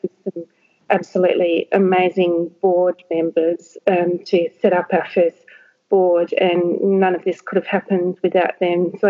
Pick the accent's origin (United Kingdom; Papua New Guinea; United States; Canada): Papua New Guinea; born there; So I was born in Papua New Guinea, where both my parents were teachers.